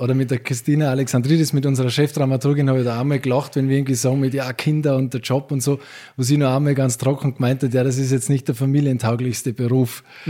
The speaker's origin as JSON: {"language": "German", "town": "Alpbach", "region": "Tyrol", "country": "Austria", "tie": "born or raised there", "said": "ich bin hier aufgewachsen in Tirol, in Alpach, das ist ein ganz ein kleines, überschaubares Bergdorf hier."}